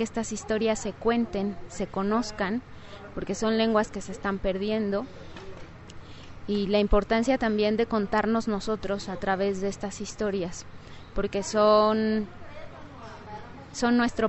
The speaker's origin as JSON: {"language": "Spanish", "region": "Mexico City", "country": "Mexico", "said": "vengo de la Ciudad de México, de la delegación Iztapalapa."}